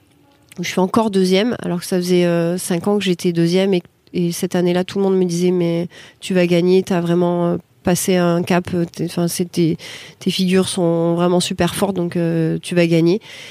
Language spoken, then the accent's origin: French; France; c'est possible quand on est française.